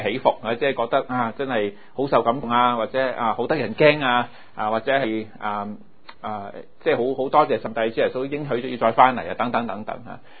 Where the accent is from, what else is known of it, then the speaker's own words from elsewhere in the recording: China; 即係我哋中國人有句話叫著辣無味